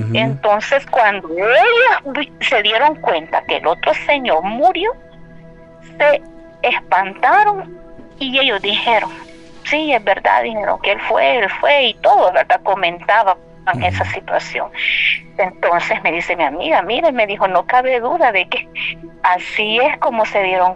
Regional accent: San Salvador, El Salvador; un pueblo que tiene mucha historia, muy bonito aquí en mi país, se llama Panchimalco.

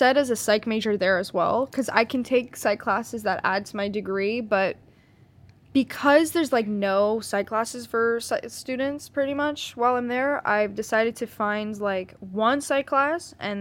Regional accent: Canada; I'm Canadian, which I'm going to have to say a lot because people are going to confuse me for being American

